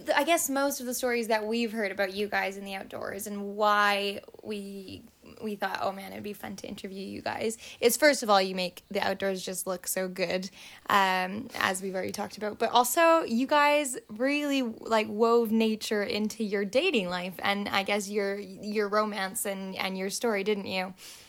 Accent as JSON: {"language": "English", "country": "Canada", "said": "as a Canadian, I didn't know Wales existed as a country."}